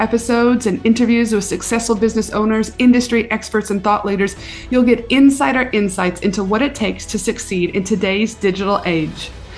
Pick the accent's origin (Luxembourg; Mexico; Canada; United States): Canada; And I know, like, I grew up obviously in Canada, and I remember also our summers.